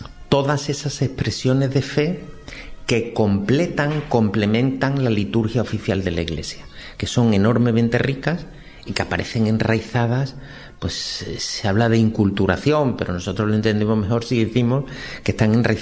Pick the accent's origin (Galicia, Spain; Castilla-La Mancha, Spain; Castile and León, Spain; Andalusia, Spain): Castile and León, Spain; Salamanca; Yo, que soy de Salamanca, veo muy claramente la diferencia entre la piedad popular salmantina y la sevillana.